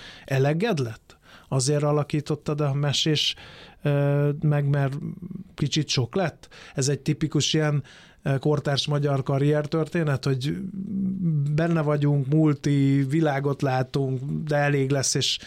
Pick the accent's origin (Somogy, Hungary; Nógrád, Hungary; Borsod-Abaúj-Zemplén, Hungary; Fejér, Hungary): Fejér, Hungary; Dunaújváros; szegről végről földiek vagyunk, hiszen Dunaújvárosból származunk